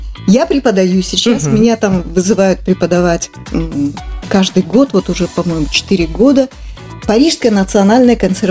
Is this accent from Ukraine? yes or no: no; Komsomolsk-on-Amur, Khabarovsk Krai, Russia; born there; Мы все родились в Комсомольске. Люся родилась в Комсомольске, Герман, Дима, я.